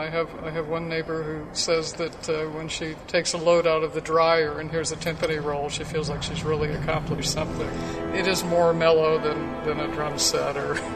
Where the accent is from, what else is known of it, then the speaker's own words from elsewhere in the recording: Colorado, United States; also born or lived in Minnesota; I was born in Minnesota, but I grew up in western Colorado, and I had never seen an opera.